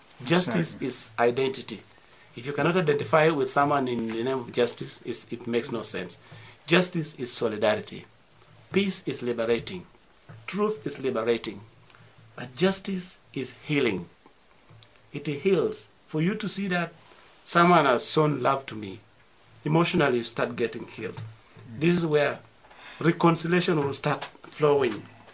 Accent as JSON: {"language": "English", "country": "Uganda", "said": "I'm the Director for African Youth Initiative Network. I'm from Uganda."}